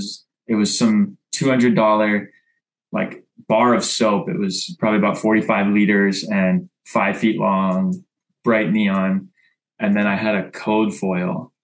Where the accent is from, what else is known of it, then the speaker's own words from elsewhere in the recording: Honolulu, Hawaii, United States; Obviously, I grew up in Honolulu, Hawaii, but I didn't surf much growing up.